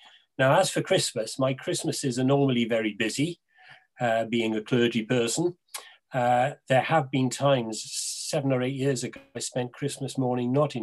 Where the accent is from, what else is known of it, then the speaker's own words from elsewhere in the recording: Wales, United Kingdom; I have 2 sets of 6 words, being a Welshman.